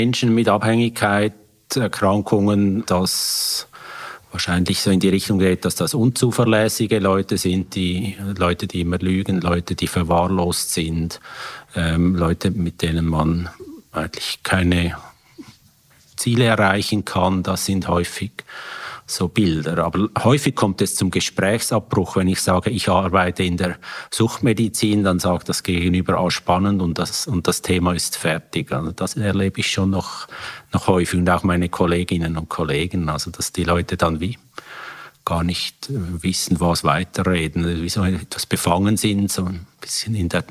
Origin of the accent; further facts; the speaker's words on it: Thalwil, Zurich, Switzerland; Ich bin in Thalwil aufgewachsen, war noch immer wieder in Zürich und bin auch in Zürich zur Schule gegangen.